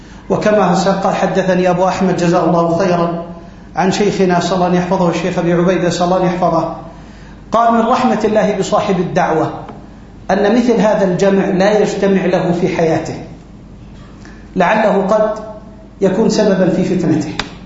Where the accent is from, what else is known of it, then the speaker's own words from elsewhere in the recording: Amman, Amman Governorate, Jordan; also born or lived in Aqaba; فأنا أذكر في الثمانينيات لما كنت في مراحل الدراسية الأولى، وانتقلنا من العقبة إلى عمان في سنة 84-85